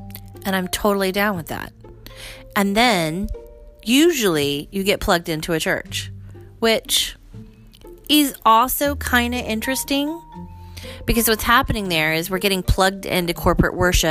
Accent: Idaho, United States; I grew up in Idaho where there was a ton of Mormons.

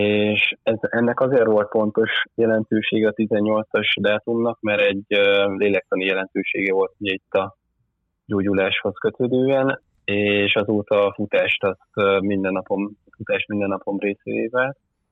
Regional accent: Rákóczifalva, Jász-Nagykun-Szolnok, Hungary; Rákóczi falván, amikor felnőttem, az első 20 évemet ott töltöttem, hogy ez egy szólnak mellett egy kis falu, vagyis hogy néhány éve már azért várossá nyilvánították.

